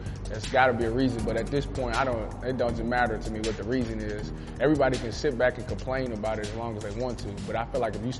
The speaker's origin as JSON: {"language": "English", "town": "Cleveland", "region": "Ohio", "country": "United States", "tie": "born or raised there", "said": "Growing up in Cleveland, although I was born in 94, so I didn't see the quote-unquote glory days, but I know all about them."}